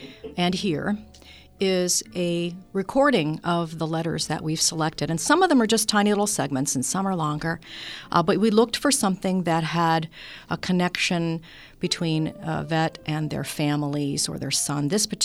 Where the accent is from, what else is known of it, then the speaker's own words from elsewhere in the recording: Upper St. Clair, Pennsylvania, United States; I was in Upper St. Clair.